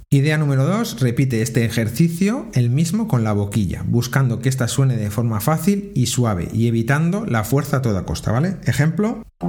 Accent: Toro, Castile and León, Spain; Ya sabéis que yo soy de Toro

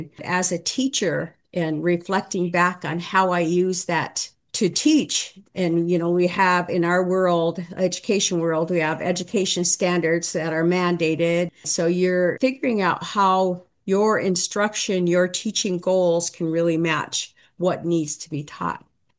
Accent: South Dakota, United States; I come to you from the Lake Traverse Indian Reservation in northeast corner of South Dakota in the USA. I am Sisseton Wahpeton Oyate Hamataha. I come from the people of the Sisseton and Wahpeton lands.

